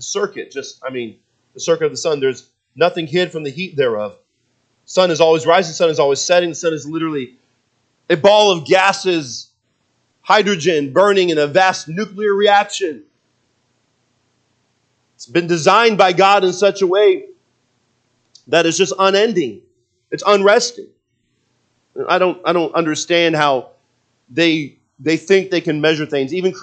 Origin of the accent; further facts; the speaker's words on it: West Coast, United States; I saw that growing up on the West Coast, the Left Coast.